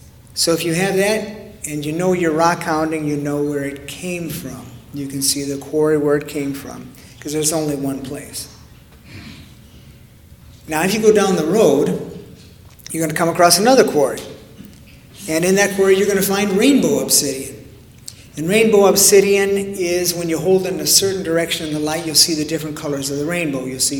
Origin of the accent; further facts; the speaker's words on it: Oregon, United States; We're from Oregon, all right? In the Midwest, they wouldn't know what to tell you what it is, but we know what it is.